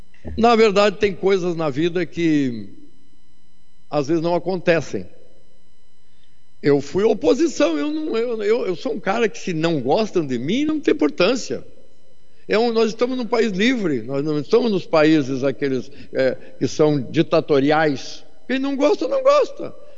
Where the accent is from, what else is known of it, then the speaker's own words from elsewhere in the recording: São Sepé, Rio Grande do Sul, Brazil; born there; now in São José do Norte, Brazil; porque eu vivi mais tempo da minha vida aqui em São José do Norte do que lá onde eu nasci, na minha cidade natal de São Sepé. Eu estou há mais anos da minha vida aqui do que lá.